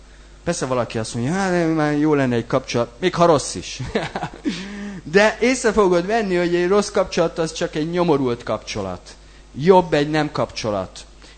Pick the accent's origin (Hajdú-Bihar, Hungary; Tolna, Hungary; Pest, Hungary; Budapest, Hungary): Hajdú-Bihar, Hungary; Debrecen; Magyarországon születtem, debreceni vagyok, jó?